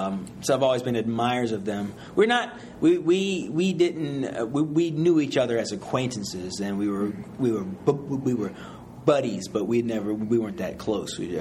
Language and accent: English; Philadelphia, Pennsylvania, United States; born and raised in Philadelphia. I grew up in Germantown. I live in East Mount Airy.